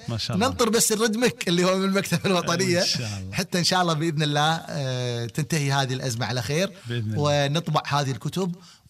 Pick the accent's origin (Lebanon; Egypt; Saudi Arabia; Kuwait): Kuwait; ترى هذا جزء بسيط اني قاعد اسوي حق ديرتي الكويت